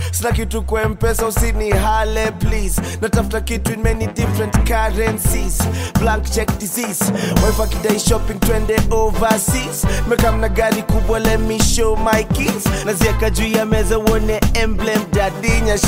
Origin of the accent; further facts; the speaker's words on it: Kenya; I'm Kenyan, so you know I'm a marathon runner.